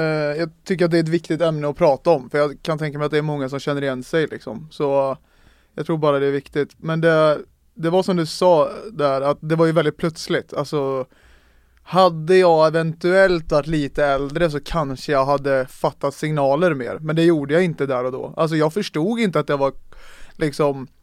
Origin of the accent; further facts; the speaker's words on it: Mariestad, Västra Götaland County, Sweden; born there; född 97. Med mamma, pappa och min lillebror. I Mariestad är jag född. En liten håla i Västra Götaland, världens pärla.